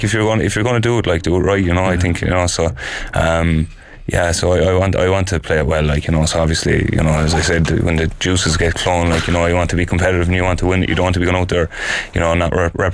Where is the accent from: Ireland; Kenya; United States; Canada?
Ireland; as Irish players, as an Irish forward, my psyche is, when I get the ball, the first thing I think about is, can I get a goal out of this?